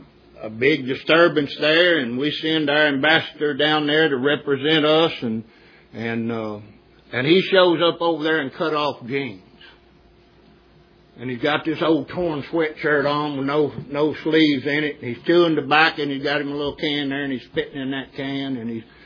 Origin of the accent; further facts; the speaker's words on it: United States; We grew up in the United States and the majority is always right.